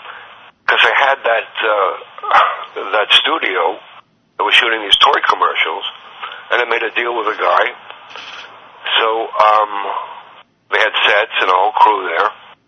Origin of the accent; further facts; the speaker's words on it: New York City, New York, United States; Well, I started off as an actor, and I'm from New York City, so I tried to get some work there.